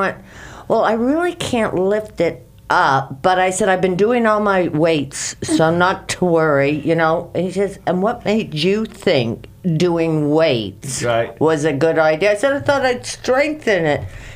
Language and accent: English; Canada; I'm from Canada, and my parents don't like doctors.